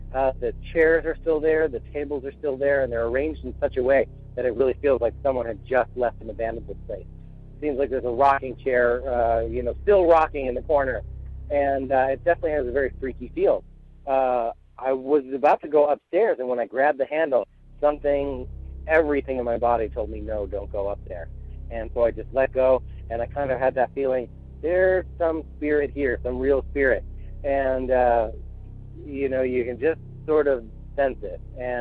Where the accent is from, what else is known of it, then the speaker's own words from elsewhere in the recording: Wausau, Wisconsin, United States; I grew up in the Wausau area as well.